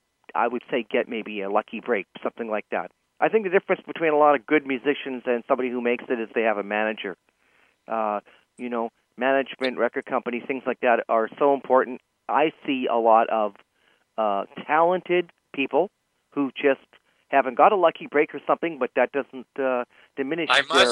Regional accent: Edmonton, Alberta, Canada; born there; I was born in Edmonton. I have a brother.

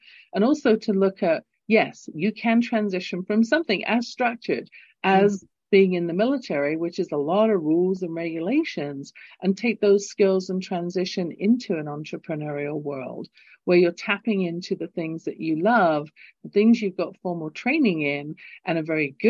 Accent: England, United Kingdom; accent: English; So you get my lilting English accent sharing that.

